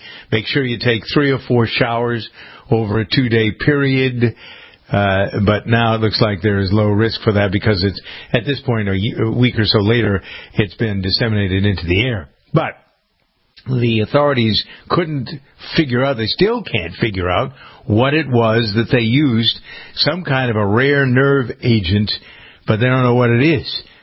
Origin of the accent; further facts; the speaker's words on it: Framingham, Massachusetts, United States; My hometown of Framingham, we had a convent, an old retirement home for the brothers and sisters of the, whatever it was, Sisters of Mercy, I think.